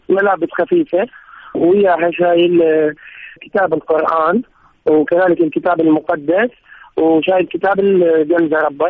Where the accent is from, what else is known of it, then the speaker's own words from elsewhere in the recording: Iraq; born there; انا مواليد 87، يعني انا من ولدت كانت اكو في العراق حرب